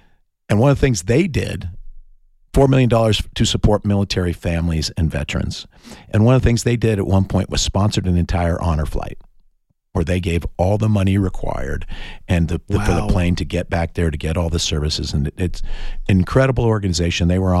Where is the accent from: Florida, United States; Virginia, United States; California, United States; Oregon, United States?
California, United States; now in Arizona, United States; I mean, I grew up in California, so we dealt with it all the time there